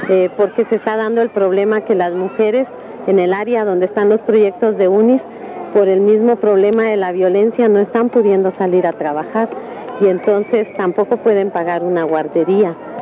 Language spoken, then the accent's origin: Spanish; Guatemala; una forma de apoyar pequeños proyectos en mi país, en Guatemala